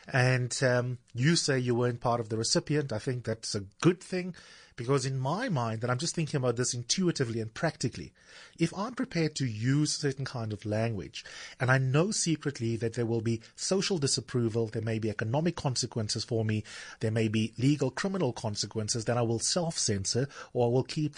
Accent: South Africa; my intuitions as a South African, not just as a black South African, but as a South African full stop

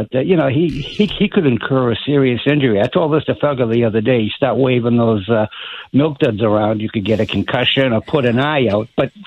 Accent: Dorchester, Massachusetts, United States; I grew up in Dorchester, too.

